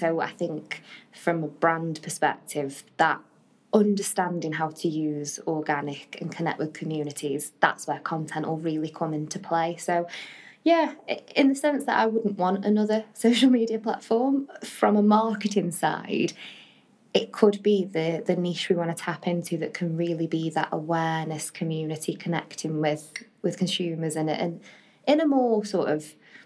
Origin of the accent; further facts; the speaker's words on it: Stoke-on-Trent, West Midlands, United Kingdom; Come on, I'm from Stoke.